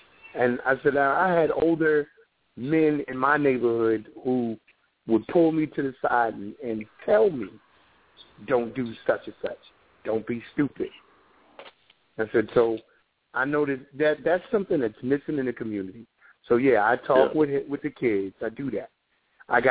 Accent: New York City, New York, United States; we grew up in Spanish Harlem

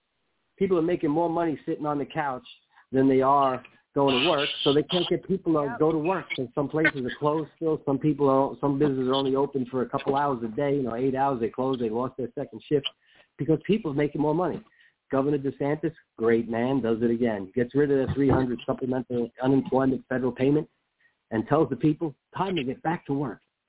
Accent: New York, United States; When I was a kid growing up in New York, when you went into Manhattan, you had to hide your gold change.

